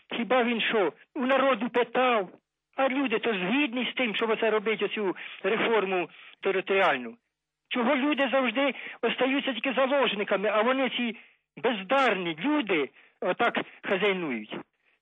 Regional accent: Irpin, Kyiv Oblast, Ukraine; Я з Ірпіня. Ірпінь

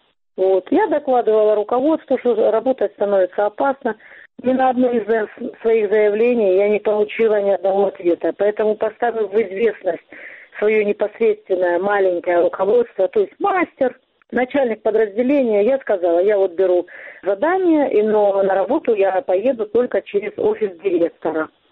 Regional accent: Donetsk, Donetsk Oblast, Ukraine; Пришла война в мой родной город, в мой дом. Вот я, конечно, тоже не осталась в стороне. Я всегда везде открыто говорила, что для меня одна родина Украина, и что Донецк – это Украина.

